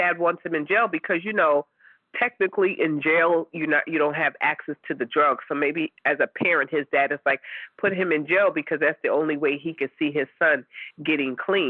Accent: Erie, Pennsylvania, United States; also born or lived in New York; being a New Yorker. Yeah. By way of Erie, PA.

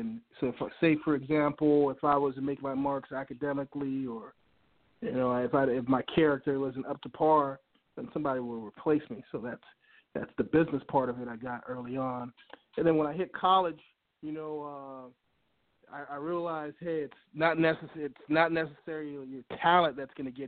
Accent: Florida, United States; especially growing up in Miami-Dade County, and, you know, football in Miami-Dade County, I mean, that's one of the more talent-laden areas in the country

